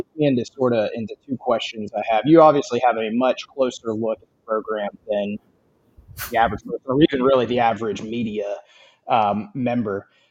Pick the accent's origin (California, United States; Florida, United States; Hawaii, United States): Florida, United States; Gainesville; I've been growing up in Gainesville and then going to basically every single Florida football game forever.